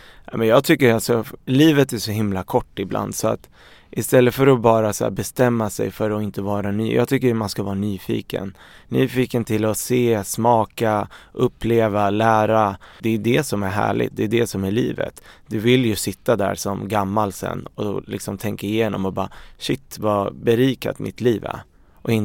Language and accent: Swedish; Örebro, Örebro County, Sweden; also born or lived in Beirut, Lebanon; Och vi kom ju till Sverige 1990. Och då var jag 6 år gammal. Vi flyttade direkt till Örebro. Och det är där jag är uppvuxen.